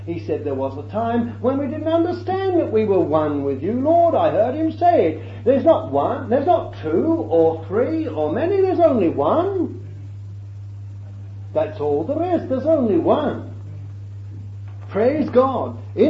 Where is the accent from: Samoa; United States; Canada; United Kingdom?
United Kingdom; England; and I'm not an Englishman anymore. I ceased to be an Englishman when I was born again.